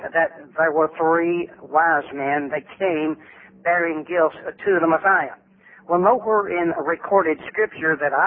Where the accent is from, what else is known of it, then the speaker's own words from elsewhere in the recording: Tennessee, United States; born there; I was born in Granger County, Tennessee.